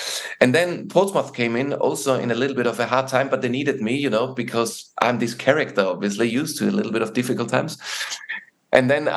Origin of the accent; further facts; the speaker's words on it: Austria; English is a second language; I come from Austria, guys, you know. I mean, when I moved to Palace, the club doctor said to me, do you have a football league in Austria?